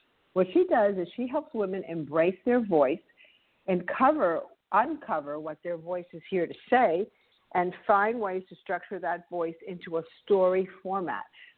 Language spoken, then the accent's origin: English; Florida, United States; now in California, United States; People know I'm from Florida. When I say it's humid here, they laugh at me.